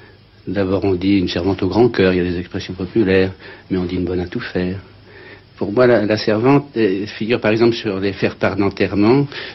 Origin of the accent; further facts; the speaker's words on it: Normandy, France; Moi, je suis originaire de la Manche et c'était à Vranches.